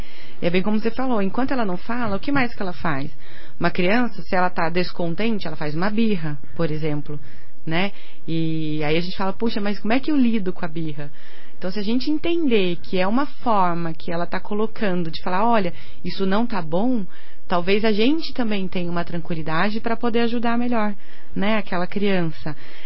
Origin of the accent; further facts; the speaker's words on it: Varginha, Minas Gerais, Brazil; now in Curitiba, Brazil; Eu sou mineira, sou de Varginha, sul de Minas.